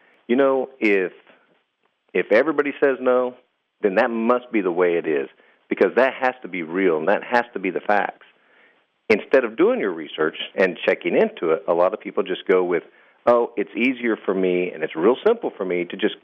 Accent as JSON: {"language": "English", "region": "Kansas", "country": "United States", "lives_now": "Oklahoma, United States", "said": "No, I am not from Oklahoma originally. Right. I am from Kansas originally. And we all have basements in every house."}